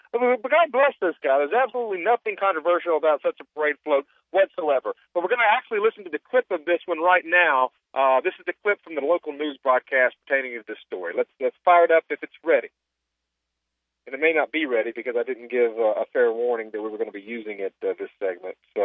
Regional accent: Tennessee, United States; Of course, I was born in Tennessee. Both my parents were born in Tennessee

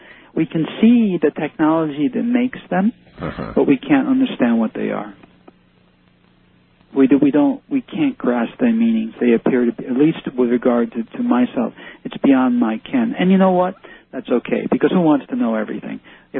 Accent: Hackensack, New Jersey, United States; born there; Okay, I was born in Hackensack.

